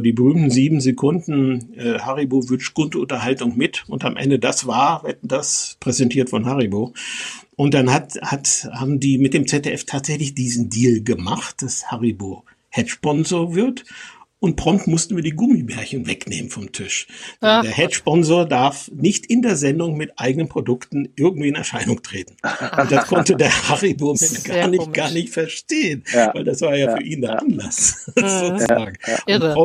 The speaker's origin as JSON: {"language": "German", "town": "Hannover", "region": "Lower Saxony", "country": "Germany", "said": "als Norddeutscher, der ja in Hannover geboren ist und beim NDR in Hamburg seine ersten Gehversuche gemacht hat"}